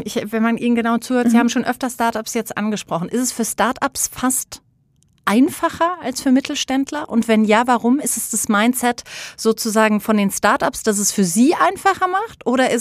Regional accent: Germany; Gibt es nochmal Unterschiede, die wir als Deutsche vielleicht gar nicht so auf dem Schirm haben

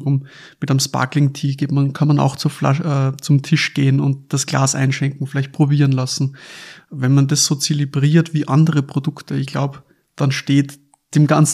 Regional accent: Lower Austria, Austria; weil wenn ich zurückdenke bei uns in Niederösterreich, wo ich so 14, 15, 16 war, da war es ab 16 schon erlaubt, alles zu trinken.

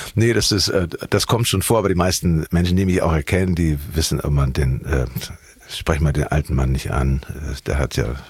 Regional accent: Hamburg, Germany; born or raised there; also born or lived in Ahrensburg

